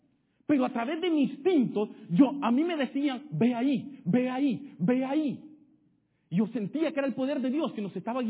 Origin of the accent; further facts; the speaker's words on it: Argentina; estamos estudiando en la universidad, vengo de Argentina